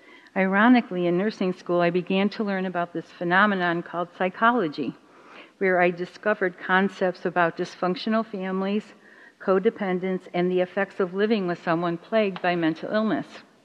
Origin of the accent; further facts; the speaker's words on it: Rochester, New York, United States; Growing up in Rochester, New York, my father was lord and master of our home.